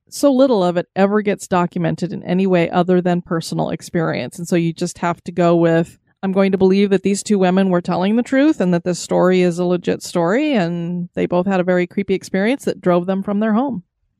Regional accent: United States; And seriously, you got to check out Summit Avenue in St. Paul. My hometown is about 30 minutes east of there.

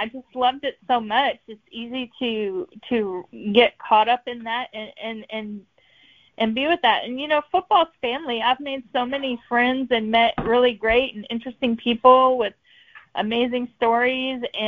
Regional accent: Virginia, United States; born there; now in Texas, United States; No, actually, I was born in Northern Virginia.

